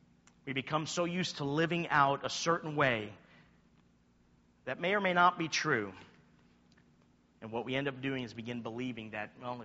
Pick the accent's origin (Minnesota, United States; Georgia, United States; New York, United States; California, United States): New York, United States; I'm from New York, so I have a right to be rude, you know?